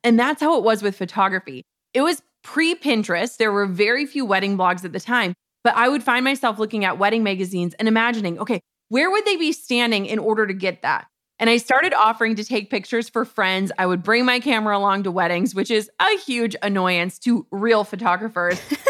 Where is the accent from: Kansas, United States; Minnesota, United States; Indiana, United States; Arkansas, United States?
Minnesota, United States; And we're from Minnesota. Target is headquartered in Minnesota.